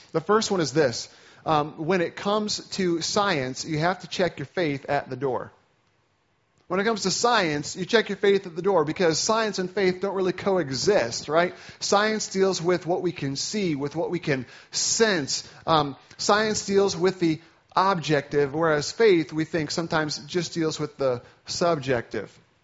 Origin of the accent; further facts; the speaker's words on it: Indiana, United States; I grew up in Indiana, not Indiana, Pennsylvania, just Indiana, and went to school in Pennsylvania and have been serving as a pastor in New York State for the last 9 years.